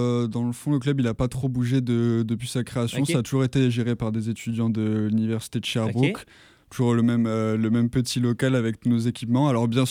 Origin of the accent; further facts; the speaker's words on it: France; Par exemple, moi, je viens de France, donc j'avais vraiment aucun équipement de montagne.